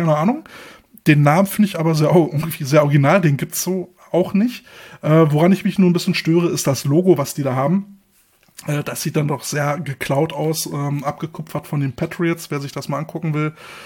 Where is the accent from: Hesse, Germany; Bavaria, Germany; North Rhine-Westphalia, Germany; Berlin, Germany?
Berlin, Germany; born there; Also als gebürtiger Berliner hören meine Lokalgeografiekenntnisse direkt an der Berliner Stadtgrenze auf.